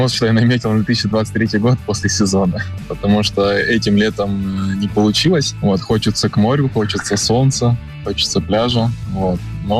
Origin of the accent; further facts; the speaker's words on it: Perm, Perm Krai, Russia; Я вырос в Перми, на Урале, в Поволжье